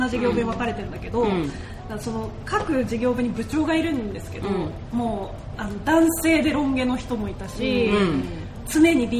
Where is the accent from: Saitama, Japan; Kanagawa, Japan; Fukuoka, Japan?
Fukuoka, Japan; now in Tokyo, Japan; 私は福岡から単身で上京したんですけど